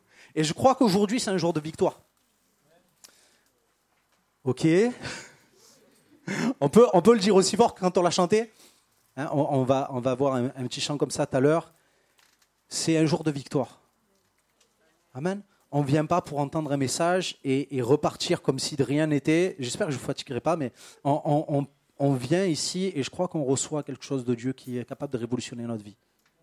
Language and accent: French; Marseille, Provence-Alpes-Côte d'Azur, France; je viens de Marseille, c'est pour ça.